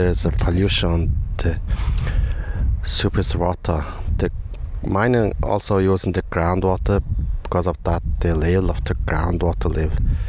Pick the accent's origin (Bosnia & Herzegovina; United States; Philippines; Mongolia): Mongolia; English is a second language; I come from Mongolia. I'm working with the Nature Conservancy of the Mongolia program.